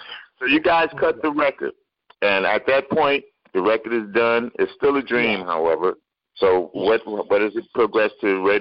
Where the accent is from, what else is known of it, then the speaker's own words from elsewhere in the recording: New York, United States; He's why I became a DJ. I grew up in New York.